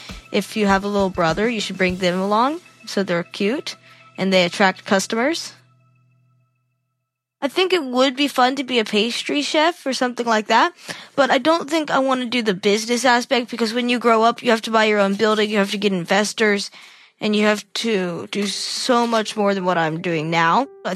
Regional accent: Alabama, United States; from Alabama, and I'm 12.

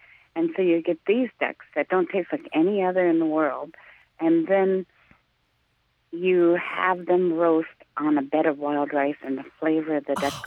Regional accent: United States; Yes, I'm Chippewa Indian. I've been harvesting wild rice since I was about 11. I'm in my 50s now.

